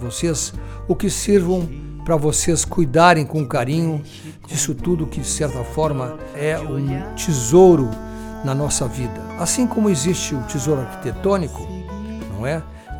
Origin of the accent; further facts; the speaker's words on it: Pelotas, Rio Grande do Sul, Brazil; born there; A cidade onde eu nasci, Pelotas, possui o maior acervo neoclássico do Brasil em termos de arquitetura.